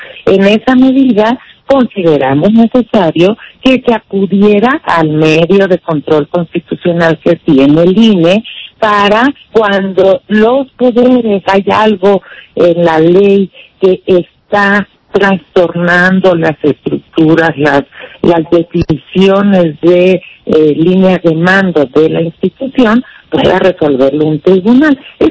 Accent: Mexico

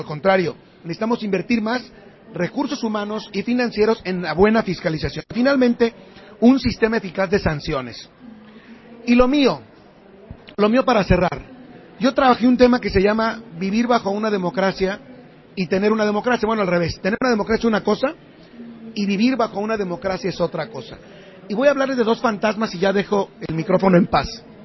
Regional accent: Mexico; tan rica como nuestra cultura y nuestra esencia como mexicanos

